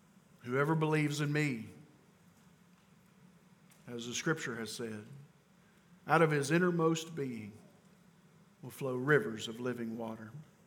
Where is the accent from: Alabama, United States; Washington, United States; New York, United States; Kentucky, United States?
Kentucky, United States; Richmond; also born or lived in Danville, United States; I said, I'm actually from here. I was born in Danville, Kentucky, but I was raised in Richmond, Kentucky.